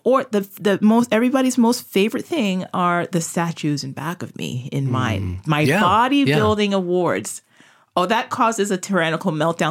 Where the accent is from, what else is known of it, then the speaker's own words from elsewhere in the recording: Brooklyn, New York, United States; And me growing up in Brooklyn and in a parish that was largely Italian and Irish